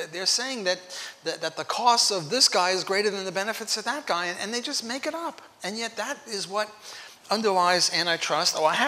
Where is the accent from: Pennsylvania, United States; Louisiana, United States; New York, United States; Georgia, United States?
Louisiana, United States; New Orleans; Well, I come from New Orleans.